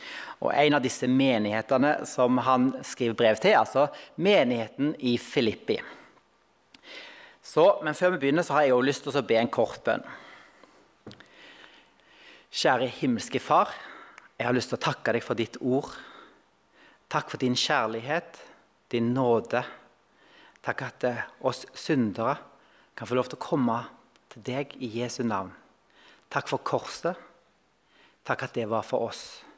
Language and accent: Norwegian; Horneland, Vestland, Norway; Dere hører jo hvor jeg kommer fra, gjør dere ikke det? Ja, jeg kommer fra Horneland, Bedehus. Jeg hører dere vel på dialekten, nei da. Så vi har flyttet til Stord